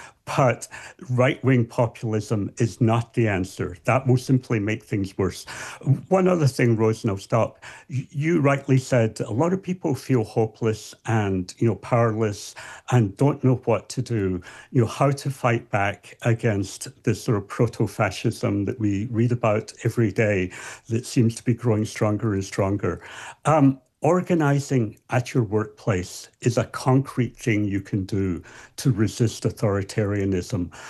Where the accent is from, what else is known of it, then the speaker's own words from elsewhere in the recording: Scotland, United Kingdom; I'm from Scotland originally. My family's from Ireland.